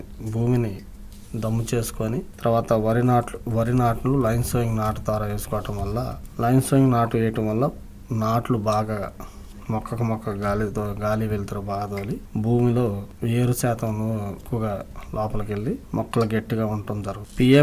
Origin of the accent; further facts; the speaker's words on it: Pedavadlapudi, Andhra Pradesh, India; మాది పెదవడ్లపూడి గ్రామం, మంగళగిరి మండలం, గుంటూరు జిల్లా నుంచి వచ్చాం.